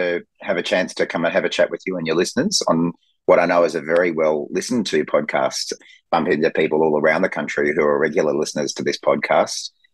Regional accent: Brisbane, Queensland, Australia; So I grew up in Brisbane, and politics was something that my family talked about a lot growing up.

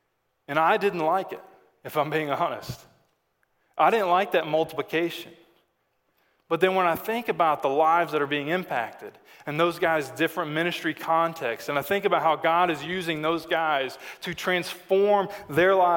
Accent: Arkansas, United States; I'm from Arkansas, and being equipped and learning something

